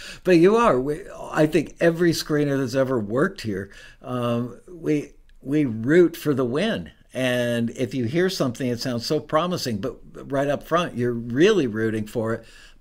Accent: Ottawa, Illinois, United States; cause I grew up in Ottawa, Illinois, and the Fox River and the Illinois River actually met in beautiful downtown Ottawa, Illinois.

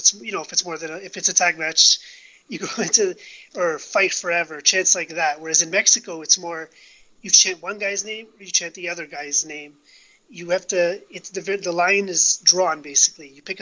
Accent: Canada; I'm from Canada

